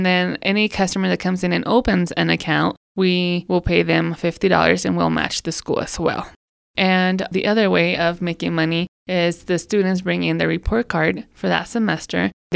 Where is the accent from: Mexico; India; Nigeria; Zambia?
Mexico; now in Monte Vista, United States; I'm originally from Mexico.